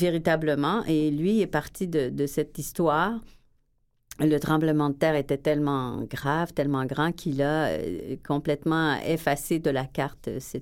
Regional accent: Quebec, Canada; Moi, je suis québécoise, j'ai été élevée en québécois, mais je suis moitié italienne.

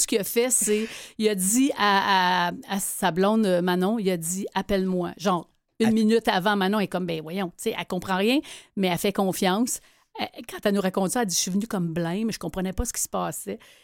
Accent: Saint-Lambert, Quebec, Canada; Aujourd'hui, j'habite à Saint-Lambert, mm-hmm. parce que j'ai grandi à Saint-Lambert.

